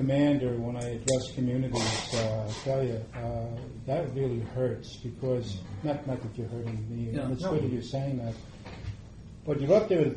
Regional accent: Bronx, New York, United States; Pelham Bay in the Bronx, which I'm from the Bronx. Before I became educated, I'd say I'm from the Bronx. Now from the Bronx, Bronx, you know.

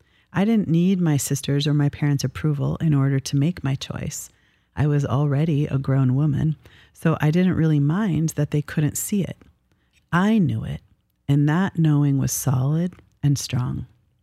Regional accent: Minnesota, United States; I grew up in Minnesota, and although in my adult life I have a great appreciation for what a progressive and beautiful place Minnesota is, I hated, and I mean I always hated, the Minnesota winters.

